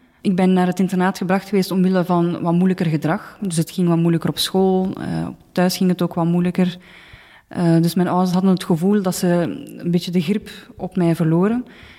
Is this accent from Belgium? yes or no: yes; Flanders, Belgium; ik ben ondertussen 35 jaar oud. Ik ben afkomstig van Vlaams-Brabant.